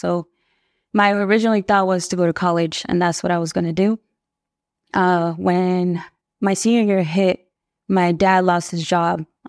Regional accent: Anaheim, California, United States; also born or lived in Mexico; I was born in Anaheim. I was raised in Anaheim for a little bit until I was 6 years old.

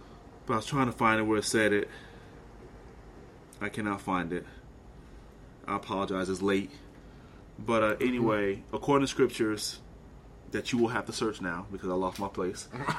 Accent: Bridgeport, Connecticut, United States; For those who don't know, if you haven't guessed, I'm from Bridgeport, Connecticut.

